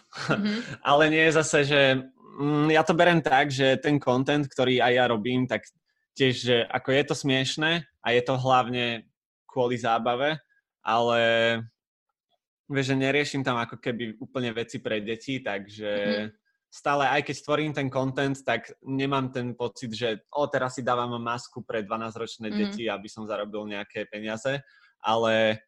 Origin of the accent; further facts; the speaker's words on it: Strečno, Žilina Region, Slovakia; also born or lived in Bratislava; Ja som zo Žiliny, konkrétne zo Strečna. Tam som býval u babky prvé 3 roky života, potom som chodil do škôlky do Žiliny a potom na základnú školu som šiel už v Bratislave.